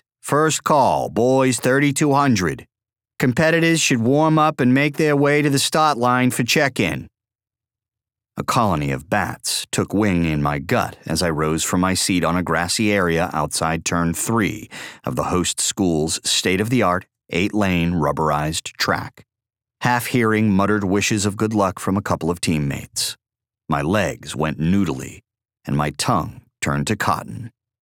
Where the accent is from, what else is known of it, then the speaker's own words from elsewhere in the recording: Hanover, New Hampshire, United States; Hanover, New Hampshire, a bosky little college town in the western part of my home state